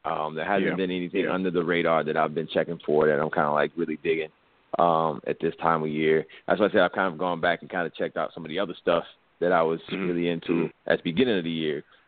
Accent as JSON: {"language": "English", "town": "Chicago", "region": "Illinois", "country": "United States", "tie": "born or raised there", "said": "Back in the day, as a kid growing up in Chicago, we ride around listening in the car to WGCI"}